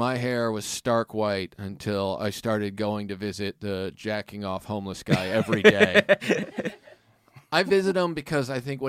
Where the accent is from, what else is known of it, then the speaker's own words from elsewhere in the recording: Kansas, United States; I grew up in Kansas, mm-hmm. and I grew up in the suburbs, but we're pretty close to where things get rural.